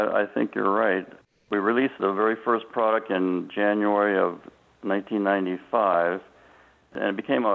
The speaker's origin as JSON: {"language": "English", "region": "Panamá", "country": "Panama", "tie": "born or raised there", "moved": "as an adult", "lives_now": "United States", "said": "Born and raised in the Panama Canal Zone in Central America."}